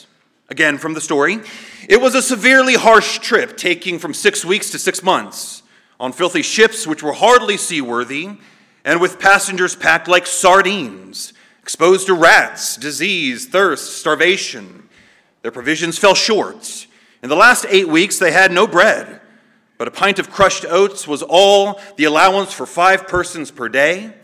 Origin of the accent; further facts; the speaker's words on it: Pennsylvania, United States; born there; and I was born in Pennsylvania.